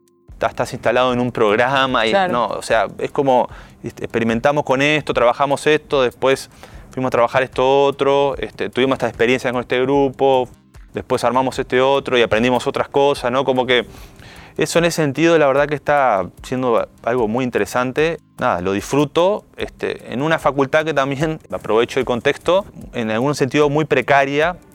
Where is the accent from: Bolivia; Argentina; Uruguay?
Uruguay; Montevideo; vengo de un contexto urbano, o sea, me crié en La Blanqueada, después me fui a Lezica a vivir